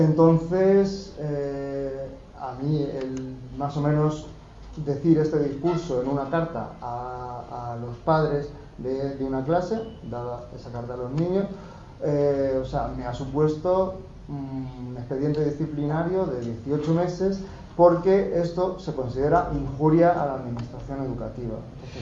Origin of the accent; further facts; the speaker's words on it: Albacete, Castilla-La Mancha, Spain; now in Madrid, Spain; Yo soy de Albacete y vivo en Madrid.